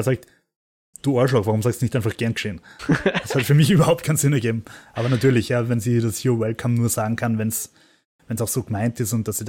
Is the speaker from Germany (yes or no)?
no; Austria; gerade wir als Österreicher